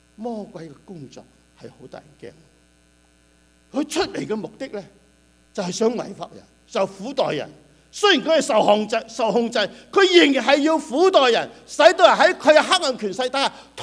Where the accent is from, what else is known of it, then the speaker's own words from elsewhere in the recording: China; 我喺香港喺內地長大